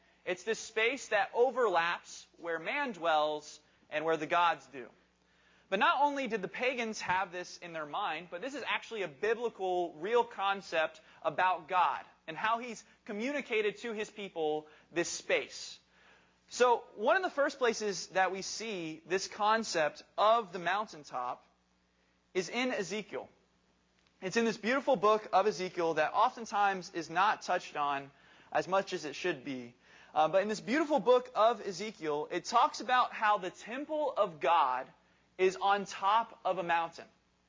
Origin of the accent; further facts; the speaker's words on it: Knoxville, Tennessee, United States; also born or lived in Bowling Green, Kentucky; now in New Jersey, United States; I grew up in Knoxville, Tennessee, spent some time up in Bowling Green, Kentucky.